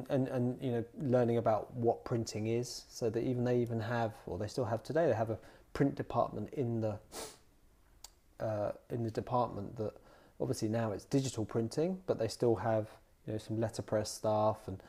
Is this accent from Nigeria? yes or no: no; Dunstable, East of England, United Kingdom; also born or lived in Luton; I was born in Luton, but I grew up in the adjacent town to Luton, which is called Dunstable.